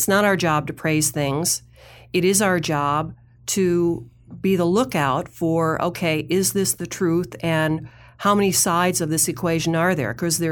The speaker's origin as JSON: {"language": "English", "region": "Minnesota", "country": "United States", "said": "I just returned from my native Midwest. I had a family vacation up in Wisconsin. I'm originally from Minnesota."}